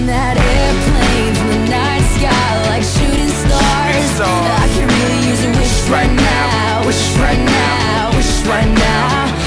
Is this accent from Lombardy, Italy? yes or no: no; Veneto, Italy; mi son Veneto ciò.